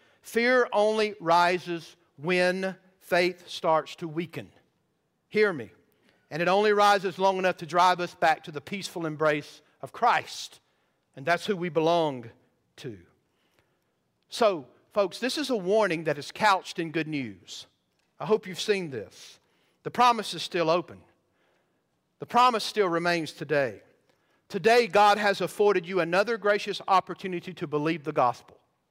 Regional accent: the South, United States; Well, I grew up in the South.

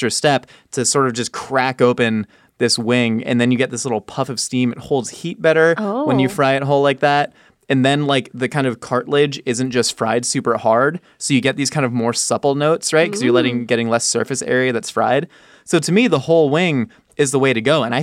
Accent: Buffalo, New York, United States; I'm from Buffalo and we only eat it with blue cheese.

